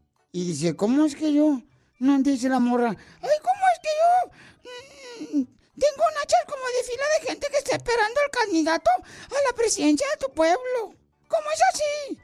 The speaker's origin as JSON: {"language": "Spanish", "country": "Guatemala", "moved": "yes", "lives_now": "United States", "said": "aquí venimos de Guatemala a Sur Carolina, Estados Unidos."}